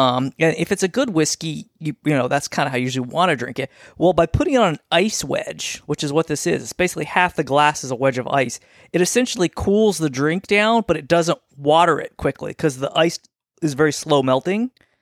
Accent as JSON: {"language": "English", "region": "Scotland", "country": "United Kingdom", "said": "Since I'm Scottish and I'm drinking a lot of Scotch, I drink my White Horse"}